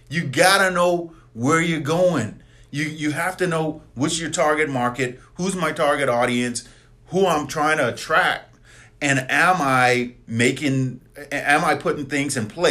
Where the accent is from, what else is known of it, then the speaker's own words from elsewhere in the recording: Bahamas; I'm from the Bahamas. I was born and raised in the Bahamas, right?